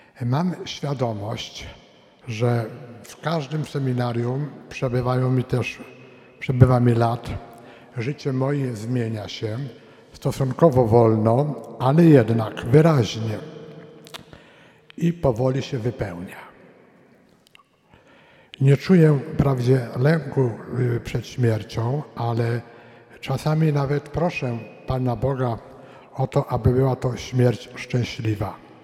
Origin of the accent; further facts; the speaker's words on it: Silesian Voivodeship, Poland; Pochodzę z tradycyjnej rodziny katolickiej, mieszkającej w dużym mieście na Śląsku. W chwili obecnej, w moich czasach, kiedy ja mieszkałem tam, to było to jeszcze województwo krakowskie.